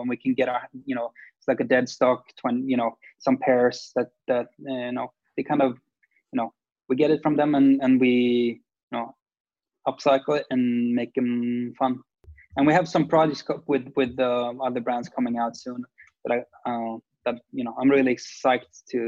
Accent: Sweden; Growing up in Sweden was like a thirst for culture, you know.

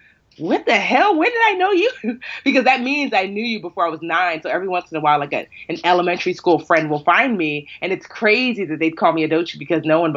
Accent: Nigeria; because I'm Nigerian

